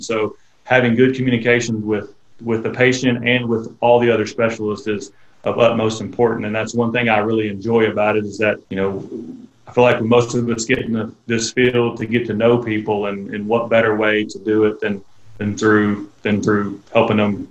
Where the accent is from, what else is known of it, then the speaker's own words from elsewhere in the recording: Stuttgart, Arkansas, United States; now in Conway, United States; I grew up in Arkansas, Stuttgart, Arkansas, actually, and then came to UCA because it was close to home, and then kind of fell in love with Conway